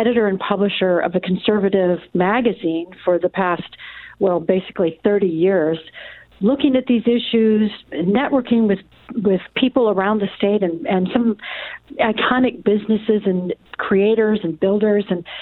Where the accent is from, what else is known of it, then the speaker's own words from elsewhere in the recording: Williamsburg, Virginia, United States; also born or lived in Wisconsin; now in Oregon, United States; I was born in Wisconsin, raised in Williamsburg, Virginia, which tells you a little bit about why I am a big believer in the Constitution